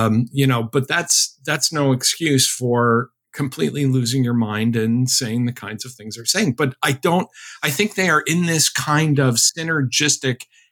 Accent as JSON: {"language": "English", "town": "Chicopee", "region": "Massachusetts", "country": "United States", "tie": "born or raised there", "said": "or my home, my hometown of Chicopee, Massachusetts, both derived from Native American words."}